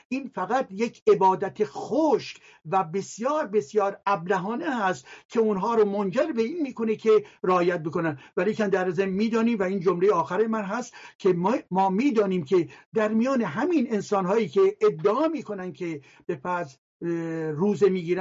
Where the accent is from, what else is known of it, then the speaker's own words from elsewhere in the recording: Iran; من ایرانی هستم ولی مسلمان نیستم.